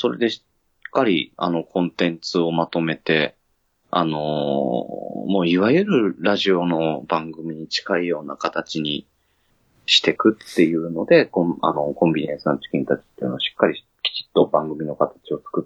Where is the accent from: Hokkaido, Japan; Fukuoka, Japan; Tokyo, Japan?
Fukuoka, Japan; Kitakyushu; 私も北九州なんです。